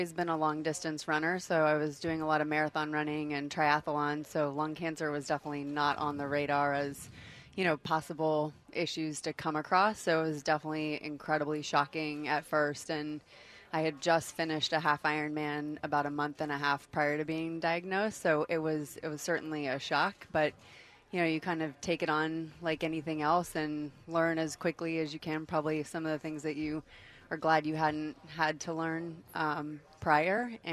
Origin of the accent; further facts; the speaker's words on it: Atlanta, Georgia, United States; And I'm from Atlanta